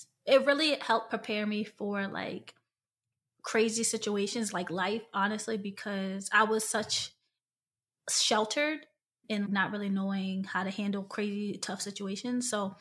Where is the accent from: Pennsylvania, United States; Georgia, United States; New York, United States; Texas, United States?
Pennsylvania, United States; Philadelphia; I am from Philly, the 215, better known for cheesesteaks and pretzels and our famous water ice.